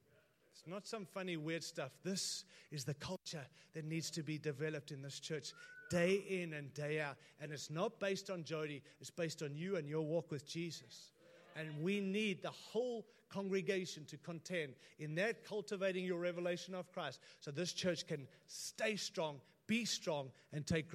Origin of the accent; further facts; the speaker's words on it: United States; I'm an American to an American